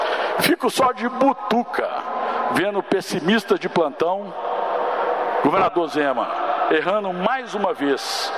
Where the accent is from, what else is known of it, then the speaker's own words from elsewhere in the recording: Minas Gerais, Brazil; E como mineiros, estamos testemunhando